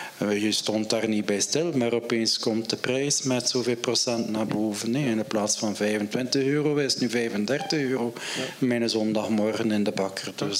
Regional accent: Bruges, West Flanders, Belgium; also born or lived in Halle; Dus die zandgronden, ik ben afkomstig van Brugge enzovoort.

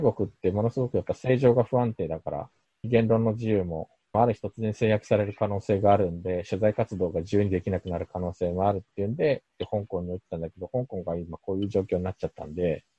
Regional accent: South Korea; 韓国人としては

